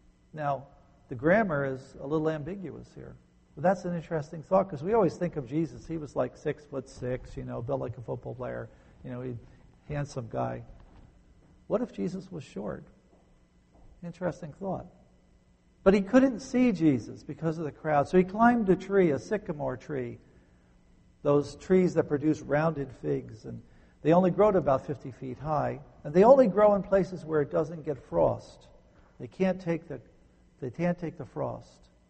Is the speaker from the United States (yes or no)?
yes; New Jersey, United States; I grew up in New Jersey, and if you took a bar magnet and you just dragged it through the dirt in our backyard, you would pick up all kinds of iron ore